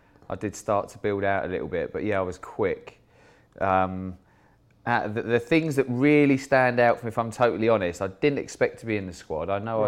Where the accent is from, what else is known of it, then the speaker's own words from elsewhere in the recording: Winchester, South East England, United Kingdom; No, it was nice, mate. I moved there when I was about 6 years old